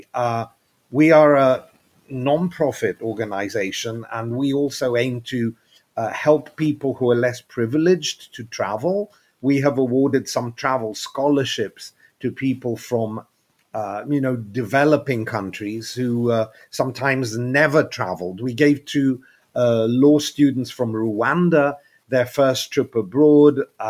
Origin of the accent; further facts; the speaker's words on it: Athens, Attica, Greece; also born or lived in London; I'm half Greek and half South African British. I was born in London, but I grew up in Athens, Greece. So I'm used to the sun.